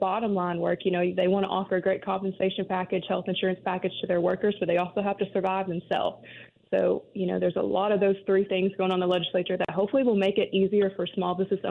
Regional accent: Louisiana, United States; I'm from the North Shore, so St. Tammany Corporation, I know, offers a lot of benefits for people wanting to start their own business.

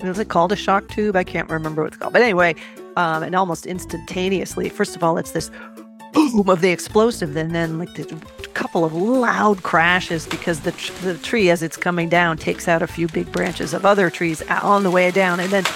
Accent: California, United States; I had a great big fluorescent coat only because I come from the Bay Area and I never have enough warm gear

